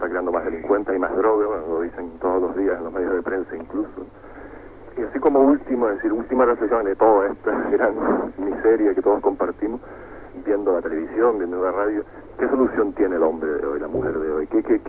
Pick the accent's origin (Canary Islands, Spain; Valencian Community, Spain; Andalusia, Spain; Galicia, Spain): Canary Islands, Spain; Las Palmas; Soy de Las Palmas